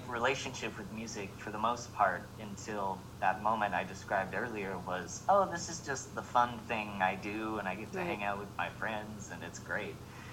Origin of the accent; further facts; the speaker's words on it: Brownsburg, Indiana, United States; Cool. Yeah, so I grew up in Brownsburg, Indiana, which is actually where I live now.